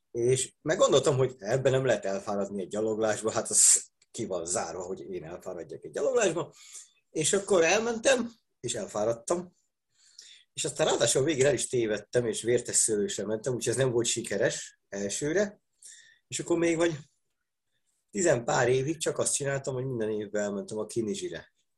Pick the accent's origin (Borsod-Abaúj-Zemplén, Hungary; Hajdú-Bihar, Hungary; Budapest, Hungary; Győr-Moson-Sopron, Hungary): Budapest, Hungary; Pesti. Nekem még a nagyszüleim is pestiek voltak.